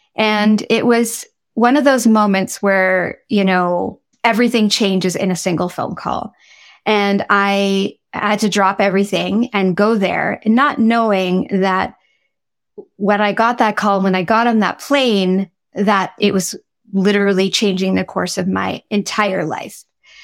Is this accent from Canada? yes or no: yes; East Coast, Canada; I grew up on the East Coast of Canada. My parents immigrated from India in the 70s.